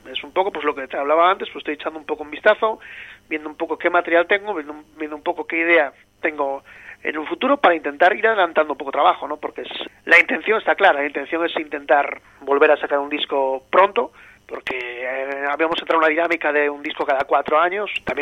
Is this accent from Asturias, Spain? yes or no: yes; Asturias, Spain; siendo asturianos teníamos que meter una gaita un día de estos